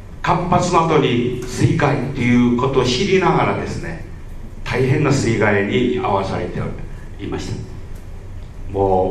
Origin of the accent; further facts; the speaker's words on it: China; 本当私たち中国人にとってみれば本当にそれは一言ではないような感じがいたします。